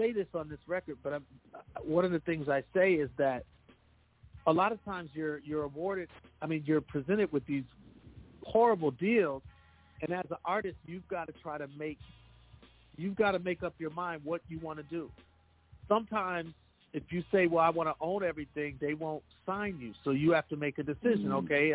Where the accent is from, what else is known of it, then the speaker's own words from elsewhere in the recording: Milwaukee, Wisconsin, United States; I'm from Milwaukee, Wisconsin. There was no deals being given to people from Milwaukee.